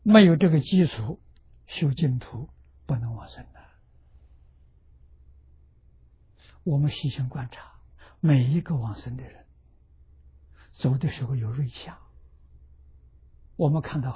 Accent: China; 我们中国人算虚岁，外国人算实足年龄

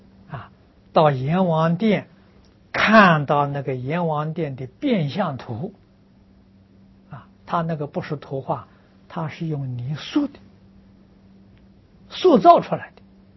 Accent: China; 过年是我们中国人的大节日啊。我家住在乡下啊，过年的时候呢到城里来啊，来看外婆啊，住在外婆家里。

